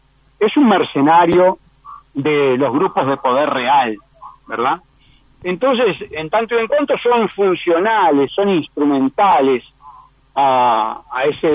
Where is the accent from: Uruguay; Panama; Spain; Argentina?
Uruguay; inmigrante francés en Uruguay, pero yo soy uruguayo y no tengo más que esa ascendencia de mi abuelo